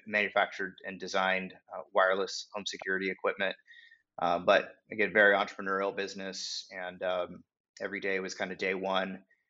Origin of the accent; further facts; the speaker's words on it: San Diego, California, United States; But I'm from Southern California, And in Southern California, it's just there's not a very big industry for this business, especially in San Diego, where I'm from.